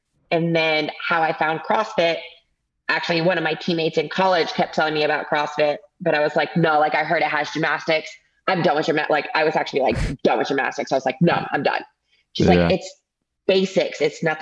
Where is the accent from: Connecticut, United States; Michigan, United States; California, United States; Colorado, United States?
Michigan, United States; Ann Arbor; I was like born and raised in Ann Arbor, loved it.